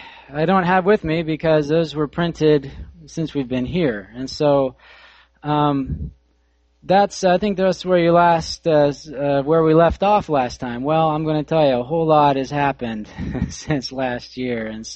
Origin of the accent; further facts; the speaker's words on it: Haysville, Kansas, United States; We were coming up from Oklahoma yesterday on the turnpike, and I grew up in Hayesville, and we were getting close.